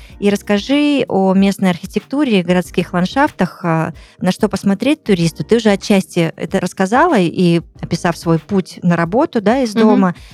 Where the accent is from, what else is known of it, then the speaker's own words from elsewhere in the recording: Far East, Russia; я сама с Дальнего Востока, я прекрасно понимаю, о чем ты сейчас говоришь